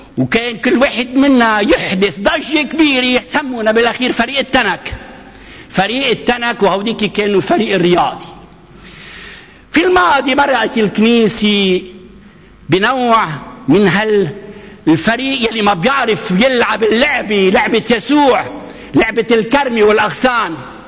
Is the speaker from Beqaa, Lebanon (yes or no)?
yes; Rayak, Beqaa, Lebanon; بتذكر بس كنا صغار ببلدتنا رياء، وبتعرفوا رياء كان مركز كبير ومهم للجيش الفرنسي